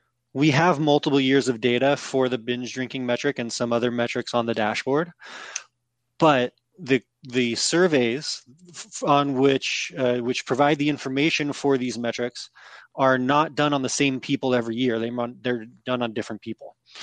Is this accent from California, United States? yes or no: yes; California, United States; now in New York, United States; And so I'm from California and live in New York, and I don't know enough about Eau Claire or any of the other cities on the dashboard